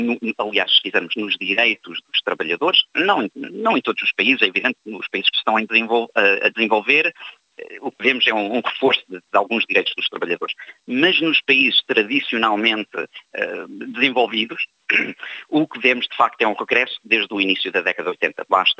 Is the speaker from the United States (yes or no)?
yes; United States; now in Australia; Eu nasci e fui criado nos Estados Unidos e sou filho de imigrantes.